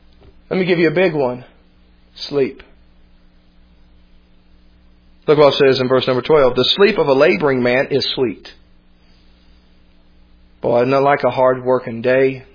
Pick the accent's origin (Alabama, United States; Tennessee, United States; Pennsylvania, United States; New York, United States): Tennessee, United States; Cleveland; born or raised there; now in Flagstaff, United States